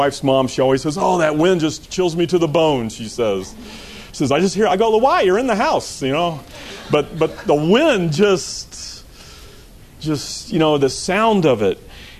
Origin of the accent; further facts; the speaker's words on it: Florida, United States; I grew up in Florida, and Florida has hurricanes.